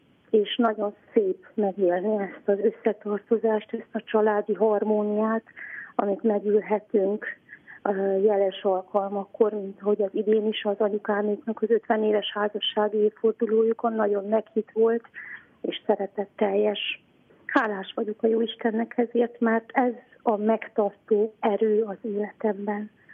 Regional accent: Sânzieni, Covasna, Romania; also born or lived in Târgu Secuiesc; Én Felsőháromszékről, Kézi Szentlélekről származom, ott születtem Kézivásárhelyen, és a gyermekkoromat Kézi Szentléleken töltöttem. Kézivásárhely melletti eléggé nagy község, a Perkőhegy lábánál

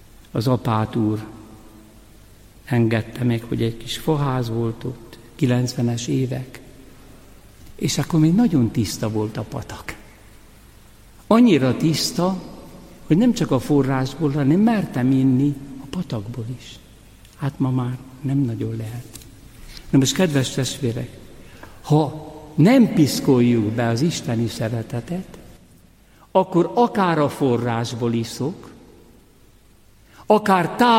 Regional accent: Hungary; born there; Szülőfalumban Siót szabályozták. Azelőtt ugye a Balaton szépen lecsorgott. És olyan posványos volt az egész terület.

